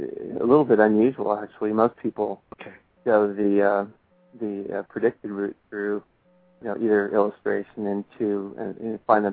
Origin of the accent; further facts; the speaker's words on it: San Diego, California, United States; where we grew up in the San Diego area